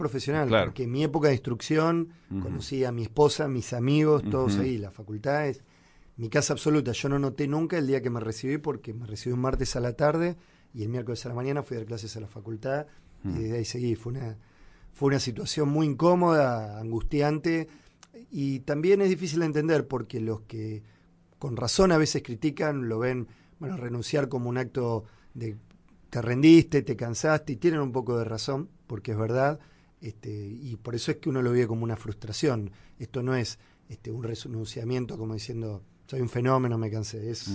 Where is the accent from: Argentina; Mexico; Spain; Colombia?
Argentina; me da vergüenza como argentino.